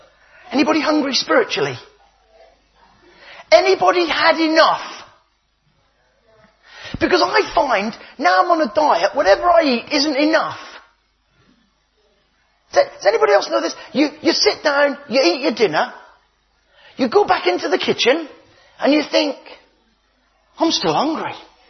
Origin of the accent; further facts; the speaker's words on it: United Kingdom; Of course not. We are British, Peter. We don't even cheer when it's good news.